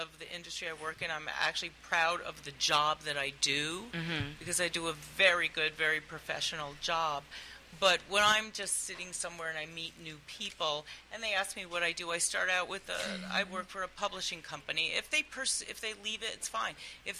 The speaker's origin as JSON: {"language": "English", "region": "Connecticut", "country": "United States", "said": "Connecticut's so small. Does it matter? I'm from Connecticut."}